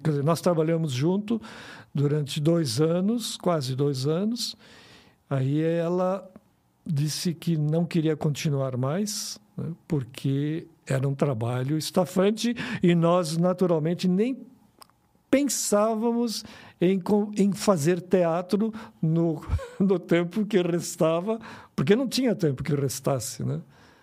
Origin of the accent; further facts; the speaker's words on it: Porto Alegre, Rio Grande do Sul, Brazil; also born or lived in Brasília; now in São Paulo, Brazil; Eu saí de Porto Alegre em 83. Nós, toda a nossa família, saiu de Porto Alegre em 83. Nós passamos 2 ou 3 anos em Brasília. Em 87, a gente veio a São Paulo.